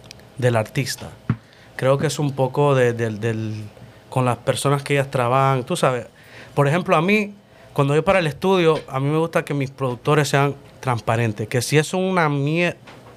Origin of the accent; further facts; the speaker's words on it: Honduras; born there; yo nací en Honduras, mis padres son hondureños y ya, somos catrachos.